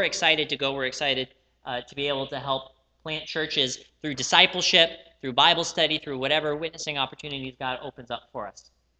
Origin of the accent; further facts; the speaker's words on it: Utah, United States; we grew up in Utah as missionary kids, both my wife and I, and our parents were both missionaries to the Mormon people.